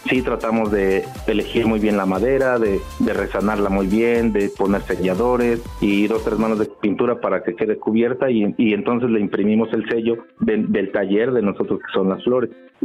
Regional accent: Tenancingo, State of Mexico, Mexico; Yo nací en la Ciudad de México, mis papás son de aquí de Tenancingo, y nos regresamos a vivir aquí cuando yo tenía como 10 años.

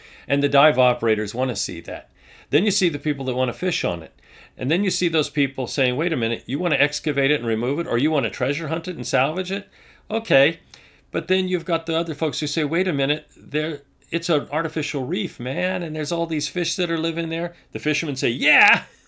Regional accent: Canada; now in Washington, United States; one of the great values we celebrate as being Canadian

